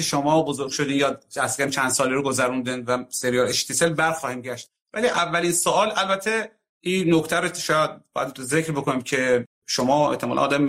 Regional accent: Mashhad, Razavi Khorasan, Iran; اینه حتی که در مشهد به عنوان یک مشهدی بتوقم

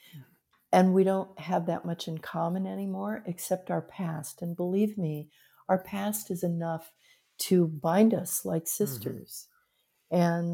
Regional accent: Zanesville, Ohio, United States; it was called In Zanesville, and it was about my hometown.

